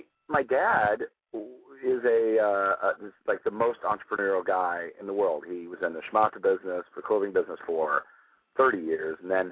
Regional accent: Los Angeles, California, United States; in the school play in elementary school, you know, when I grew up in Los Angeles, and so I always had it in my blood that I wanted to do it.

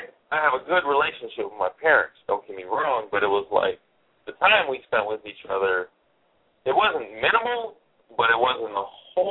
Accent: Detroit, Michigan, United States; You know, I grew up in Detroit, and both my parents worked basically a lot.

